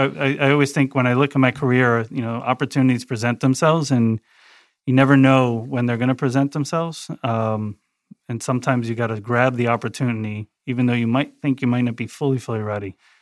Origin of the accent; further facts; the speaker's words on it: Tarrytown, New York, United States; I was born and raised here locally in Tarrytown. I'm first generation. Both my parents came from Cuba. And at that time, a lot of Cuban immigrants came to Tarrytown. And so I was born and raised in that area. So I've really kind of never left.